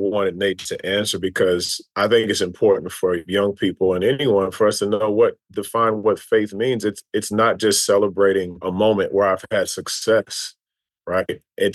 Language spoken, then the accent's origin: English; Louisville, Kentucky, United States; You know, I grew up in the West in Louisville, Kentucky.